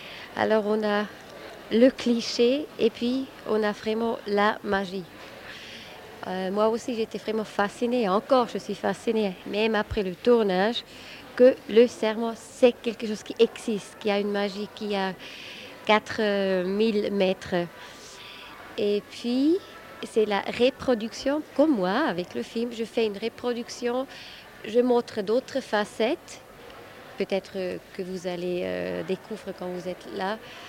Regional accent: Switzerland; moved away as an adult; now in Germany; moi, je suis partie de la Suisse pour faire des études à Berlin.

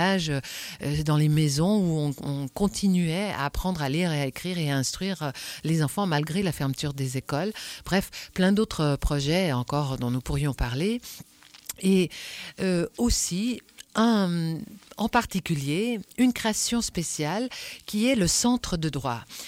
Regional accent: Geneva, Switzerland; chez nous, en Europe, en Suisse, à Genève en particulier

